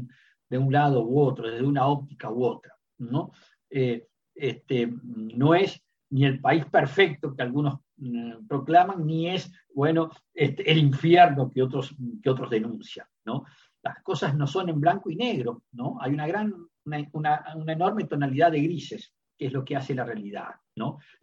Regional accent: Uruguay; Como diplomáticos acreditados, bueno, como uruguayos, ese proceso?

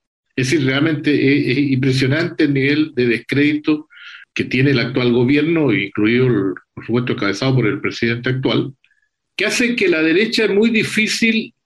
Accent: Chile; Orgullo como chileno.

